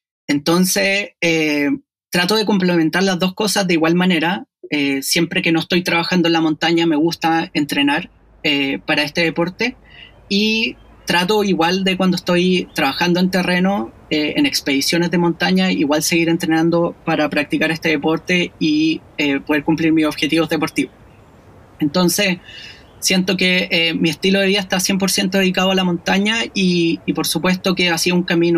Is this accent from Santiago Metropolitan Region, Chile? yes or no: yes; Santiago, Santiago Metropolitan Region, Chile; Yo nací y crecí en Santiago, por lo tanto el Cajón del Maipo siempre fue un lugar donde yo venía a conectarme con la naturaleza.